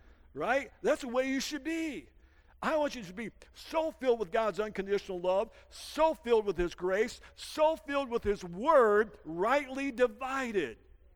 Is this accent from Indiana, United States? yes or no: no; St. Joseph, Michigan, United States; I grew up in Michigan. Right on the shores of St. Joe. If you've never been up to St. Joe, go up there. It's a beautiful little town, one of the prettiest towns in Michigan.